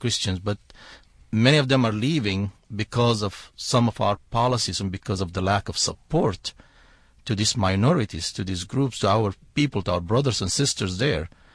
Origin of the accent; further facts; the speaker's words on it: Sudan; I'm really mixed in my background. Mm-hmm. I grew up in the Sudan, but my ancestors are from Syria.